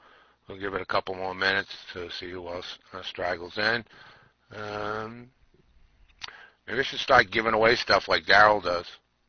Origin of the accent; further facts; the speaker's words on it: New Jersey, United States; I'm from New Jersey